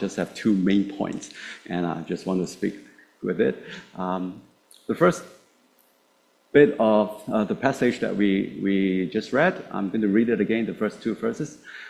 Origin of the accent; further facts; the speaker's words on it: Hong Kong; I grew up in Hong Kong, and it's a city place, right?